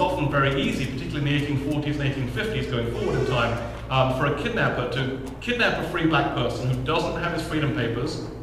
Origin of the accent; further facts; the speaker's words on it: London, United Kingdom; born there; Oh, I was born in North London.